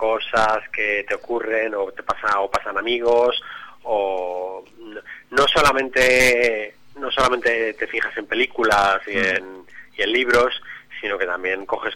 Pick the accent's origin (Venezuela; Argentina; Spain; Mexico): Spain; somos todos españoles los que hacemos el juego y así tenemos contentas a nuestras madres